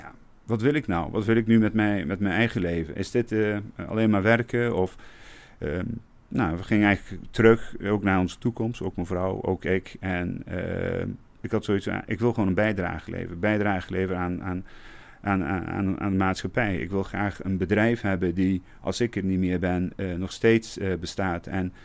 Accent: Arnhem, Gelderland, Netherlands; Nou, ik ben zelf opgegroeid in Arnhem, in Malburgen-West. En dat was toch een wijk met sociaal-economische uitdagingen, om maar zo te zeggen.

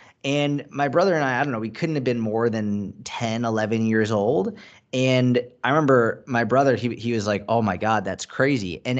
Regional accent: Massachusetts, United States; We grew up outside of Boston

